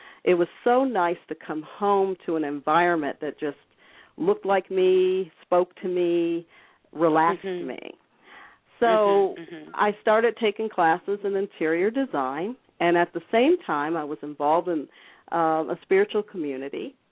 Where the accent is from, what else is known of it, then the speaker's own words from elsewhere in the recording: New York, United States; I was raised in upstate New York. I was in a military family that my father retired up there and grew up ther